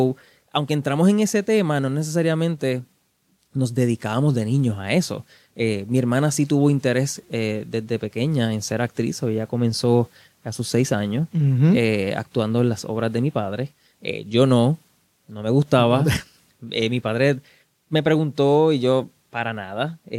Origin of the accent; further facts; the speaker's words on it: Bayamón, Puerto Rico; mi hermana y yo, diría yo, nos criamos en el Teatro Braulio Castillo, en Bayamón.